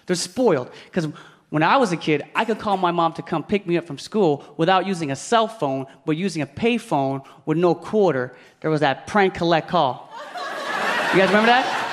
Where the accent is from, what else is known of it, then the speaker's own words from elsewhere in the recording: Philippines; But I'm not just any type of Asian. I'm Filipino.